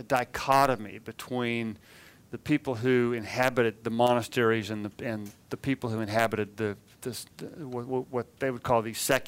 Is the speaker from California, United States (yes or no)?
yes; California, United States; I'm not convinced that he was in my home state of California for that.